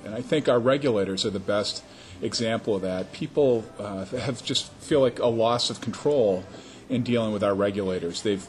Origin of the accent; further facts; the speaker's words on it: Orono, Maine, United States; now in Portland, United States; I grew up in Orono. And had a great experience there. And for the past 20 years, I've lived in Portland. Before that, for 200 years, my family lived in Rumford.